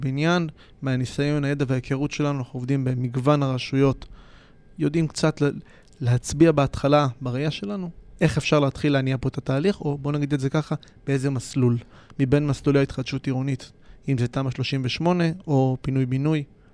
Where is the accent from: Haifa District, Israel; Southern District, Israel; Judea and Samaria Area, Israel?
Judea and Samaria Area, Israel; Ma'ale Shomron; ואלון ואני במקור חברי ילדות גדלנו ביחד בשומרון, במעלה שומרון.